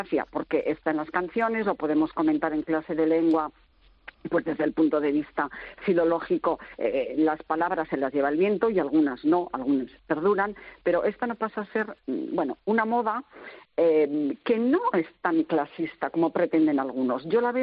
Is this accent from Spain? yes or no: yes; Navarre, Spain; desde las Islas Canarias hasta Navarra, de donde yo vengo